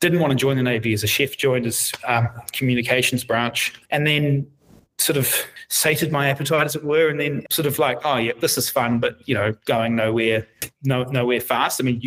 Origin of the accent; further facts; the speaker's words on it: Napier, Hawke's Bay, New Zealand; I grew up in Hawke's Bay in Napier. Went to Napier Boys High School.